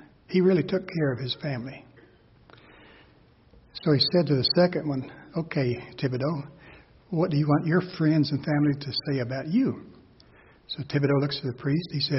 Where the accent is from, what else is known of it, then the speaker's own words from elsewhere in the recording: New Orleans, Louisiana, United States; As most of you know, my wife and I we came from the New Orleans area